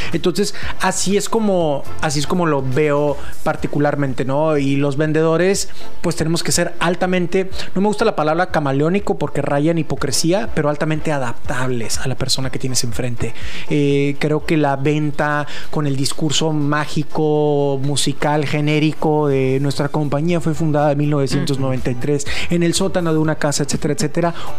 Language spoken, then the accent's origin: Spanish; Tijuana, Baja California, Mexico; born there; Soy tijuanense de nacimiento.